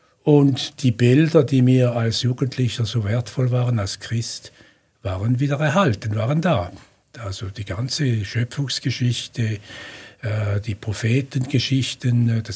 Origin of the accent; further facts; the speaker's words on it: Switzerland; natürlich nicht der typische Muslim im Westen. Ich bin nicht der Immigrant. Ich bin ein Schweizer